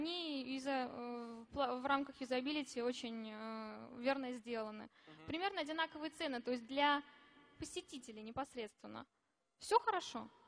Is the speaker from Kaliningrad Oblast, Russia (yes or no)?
no; Saint Petersburg, Russia; я из Санкт-Петербурга, Калибр Дизайн.